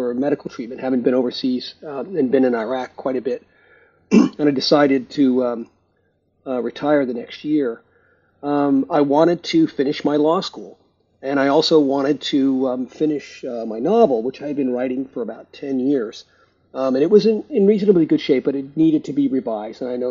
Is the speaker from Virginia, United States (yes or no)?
yes; Virginia, United States; also born or lived in overseas; So I was born in Virginia. My father was in the Army. We moved around a lot, overseas in different places. I ended up going back to Virginia for high school and college.